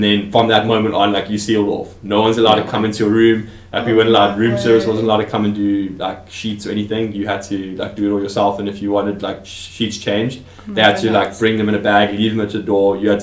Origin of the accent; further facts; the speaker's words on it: Johannesburg, Gauteng, South Africa; We knew each other because I'm originally from Johannesburg and she was as well.